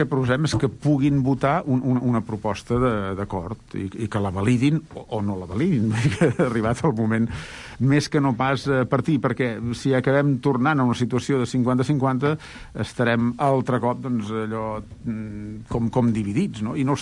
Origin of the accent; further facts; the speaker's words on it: Sant Quirze de Besora, Catalonia, Spain; also born or lived in Vic; Jo vaig néixer a Vic, soc fill de Sant Quirze de Besora, però vaig néixer a Vic tècnicament, diguéssim, i he vist des de fa molts anys que ens vam casar amb l'Anna i estem arrelats a Vic.